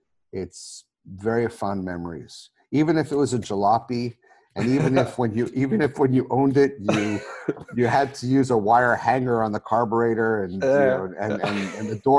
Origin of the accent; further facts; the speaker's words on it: Long Island, New York, United States; And I grew up in Long Island, but my folks were divorced when I was young, and my dad was in the city. So I would split my time between the city and Long Island.